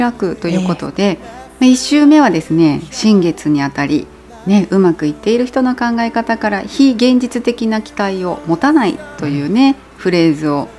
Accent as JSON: {"language": "Japanese", "region": "Kansai", "country": "Japan", "said": "まあ、カラッとしてて、私たち関西の人はね過ごしやすいんですけれども"}